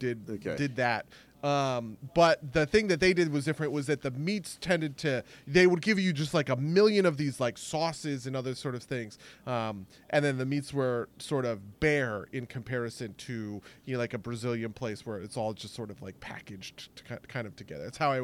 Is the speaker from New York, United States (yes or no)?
no; New Jersey, United States; when I was a kid, we grew up outside of Newark. Newark has this Portuguese district